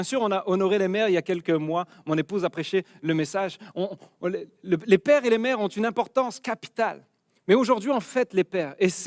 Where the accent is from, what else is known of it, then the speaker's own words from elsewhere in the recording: France; now in Quebec, Canada; ça fait 12 ans maintenant qu'on a quitté la France pour venir au Québec.